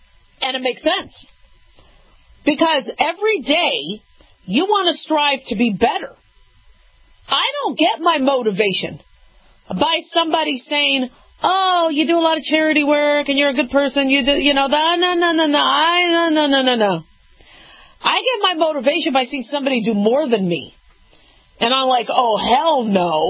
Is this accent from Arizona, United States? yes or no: yes; Phoenix, Arizona, United States; also born or lived in Las Vegas, United States; it was really hot growing up in Phoenix and Vegas.